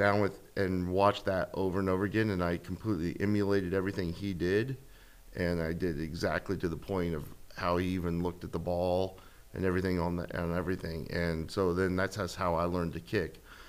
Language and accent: English; Indiana, United States; Yeah, I was born and raised in Indiana.